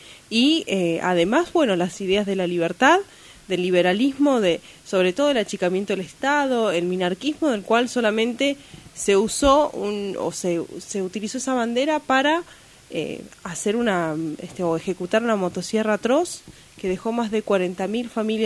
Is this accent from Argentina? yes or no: yes; Las Heras, Mendoza, Argentina; Vengo de Las Heras, Mendoza